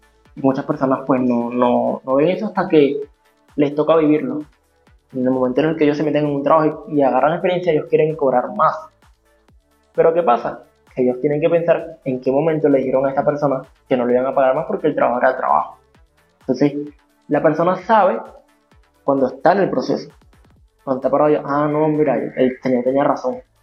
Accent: Venezuela; Y esto es tierra, y esta es mi tierra, esta es Venezuela.

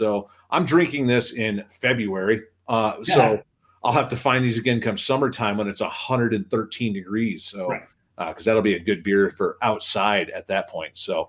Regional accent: Michigan, United States; Even growing up in Michigan, it never even made it to Michigan.

